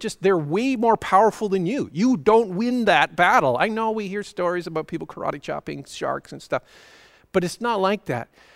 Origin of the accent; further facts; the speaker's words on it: Canada; as a Canadian, growing up in a fairly mountainous area, I guess you'd call it part of the world